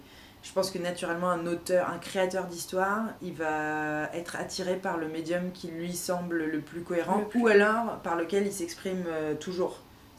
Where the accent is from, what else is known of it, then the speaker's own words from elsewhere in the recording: Reims, Grand Est, France; moved away as an adult; also born or lived in Paris / United States / Turkey; now in Lille, France; Donc je suis née à Reims, j'ai grandi à Reims jusqu'à 19 ans. Et après, je suis partie, j'ai été à Paris pendant plusieurs années.